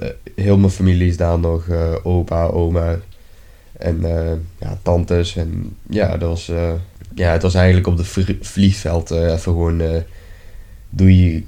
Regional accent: Georgia; Dutch is a second language; moved away; ik ben 17. Mijn hobby's zijn sporten. En, ja, ik kom uit Georgië.

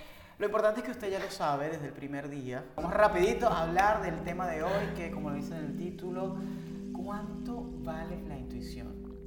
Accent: Venezuela; como pueden notar por nuestros acentos, nosotros nos criamos en Venezuela y en los pueblos en Venezuela

